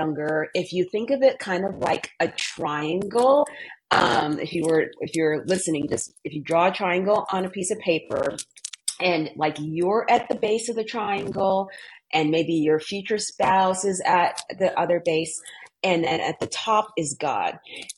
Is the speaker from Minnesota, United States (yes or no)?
yes; Minnesota, United States; also born or lived in Uganda; I was born in Uganda. We grew up in Minnesota at a time when the laws had changed, but people's mindsets hadn't.